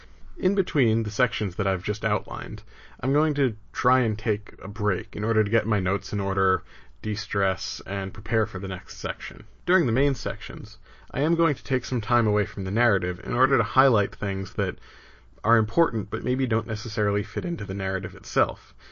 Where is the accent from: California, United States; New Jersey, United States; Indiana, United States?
New Jersey, United States; now in Rhode Island, United States; I grew up in New Jersey, and I'm not sad I left. Rhode Island is great, and has pizza that is almost as good as New Jersey's.